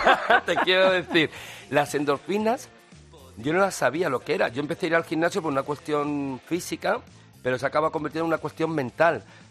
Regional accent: Madrid, Community of Madrid, Spain; Porque a mí me gusta mi ciudad. Soy madrileño de pro.

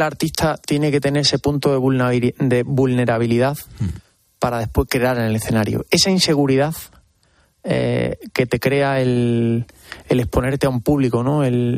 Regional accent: Extremadura, Spain; Pues mi tierra me aporta todo. Mi tierra es mi raíz, es la esencia de lo que soy. Huelo a encina, a bellotas, a campo de Extremadura, ¿no?

